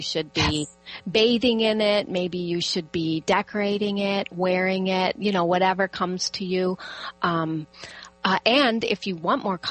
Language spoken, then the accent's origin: English; United States; because I'm an American, I thought, oh.